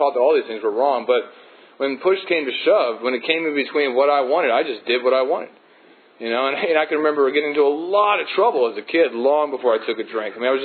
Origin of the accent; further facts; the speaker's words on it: Houston, Texas, United States; also born or lived in Omaha, Nebraska; I was born in Omaha, Nebraska, you know, and we moved down to Texas, and I was living in Houston.